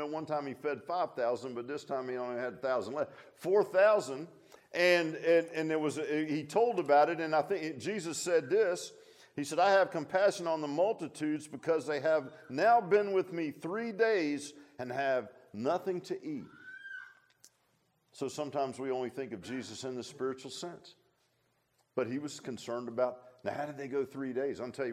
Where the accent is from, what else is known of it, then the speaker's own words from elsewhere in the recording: Virginia Beach, Virginia, United States; I grew up in Virginia Beach, and at that time, Virginia Beach was a sleepy little, you know, town compared to today. It was, you know, I'd never been in a big city. Moved up to Northern Virginia